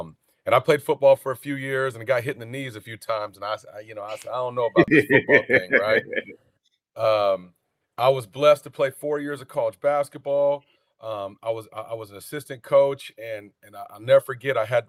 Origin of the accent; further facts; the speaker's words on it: Tacoma, Washington, United States; also born or lived in Puyallup; Yep, I'm a Tacoma guy, Puyallup guy, born and raised in Tacoma and in Puyallup, Washington.